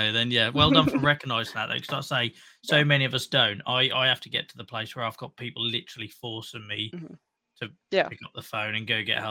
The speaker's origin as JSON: {"language": "English", "town": "Norwich", "region": "East of England", "country": "United Kingdom", "tie": "born or raised there", "said": "So the first one was in Norwich, which was my hometown."}